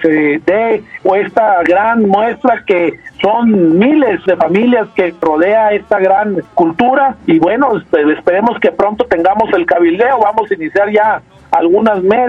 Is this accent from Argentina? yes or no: no; Chihuahua, Mexico; que tenemos que mantenernos como mexicanos, como chihuahuenses